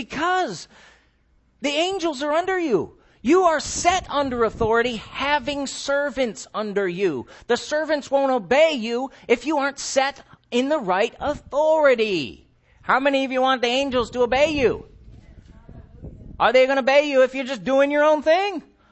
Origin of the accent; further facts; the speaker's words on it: United States; I'm my own man. I'm an American.